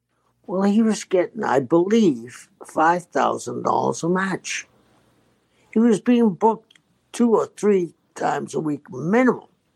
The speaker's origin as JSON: {"language": "English", "town": "Boston", "region": "Massachusetts", "country": "United States", "said": "I mean, and I'm from Boston."}